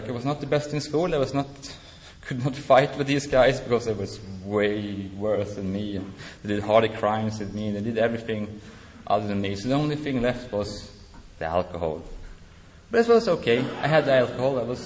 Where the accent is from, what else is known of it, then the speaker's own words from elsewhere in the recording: Sweden; English is a second language; I'm from Sweden, it's cold in the winter.